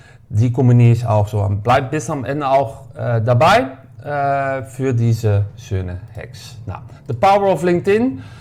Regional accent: Netherlands; German is a second language; Ich habe hier auch, man hört mir auch ein bisschen, ich komme aus Holland

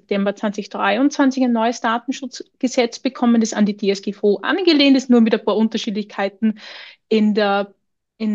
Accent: Austria; now in Germany; ich bin Österreicherin, habe dann in Deutschland gearbeitet

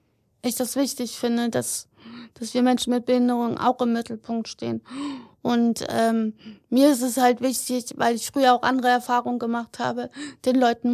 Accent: Meppen, Lower Saxony, Germany; born there; Also ich bin in Meppen geboren

